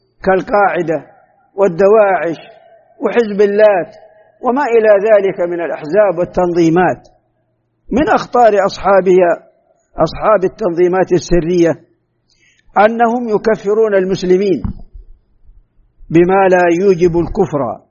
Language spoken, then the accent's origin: Arabic; Saudi Arabia; لقد كانت بلادنا المملكة العربية السعودية برهة من الزمن